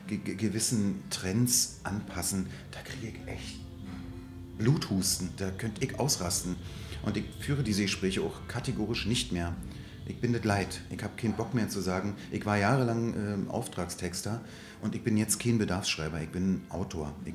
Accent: East Germany, Germany; mit der ich ja als Ossi ja nun nicht explizit, aber die ich sozusagen heute noch behalten habe

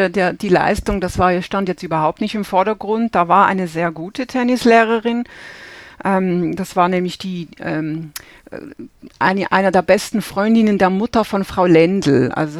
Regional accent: Basel, Basel-Stadt, Switzerland; Ich bin aus Basel, aus dem Nachbarort von Roger Federer und bin auch in einer absoluten Tennisfamilie aufgewachsen.

